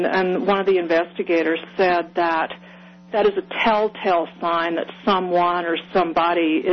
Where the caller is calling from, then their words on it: Highlands Ranch, Colorado, United States; Highlands Ranch.